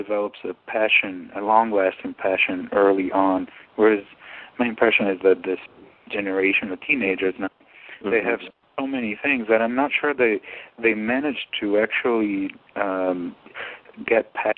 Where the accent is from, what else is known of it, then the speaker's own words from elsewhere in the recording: Italy; English is a second language; I started actually quite late. I was 12 years old, and it's rather common in Italy